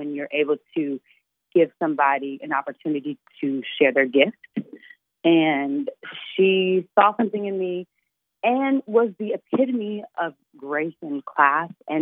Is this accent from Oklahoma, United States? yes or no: yes; Oklahoma, United States; I watched this movie because I'm from Oklahoma.